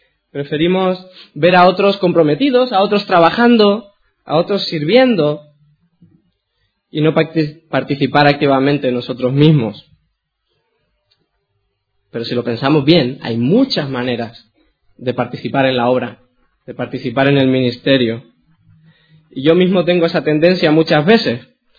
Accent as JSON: {"language": "Spanish", "country": "Spain", "accent": "Canarian", "said": "Si mi acento os despista, como ahora estoy un poco nervioso, me sale el canario que llevo dentro. Cuando me relaje un poquito, me saldrá un poco más el catalán."}